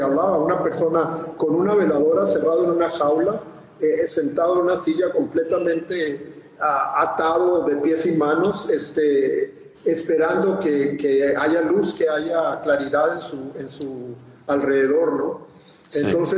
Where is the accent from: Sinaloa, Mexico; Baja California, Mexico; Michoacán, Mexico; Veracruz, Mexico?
Baja California, Mexico; Mexicali; el periódico de Mexicali, de donde yo soy